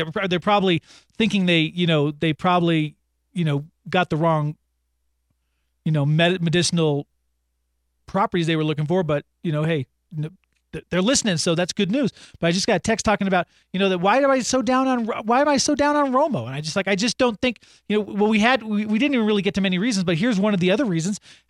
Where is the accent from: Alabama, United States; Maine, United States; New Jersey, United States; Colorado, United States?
Colorado, United States; Boulder; So growing up in Boulder, and we grew up kind of near the mountain.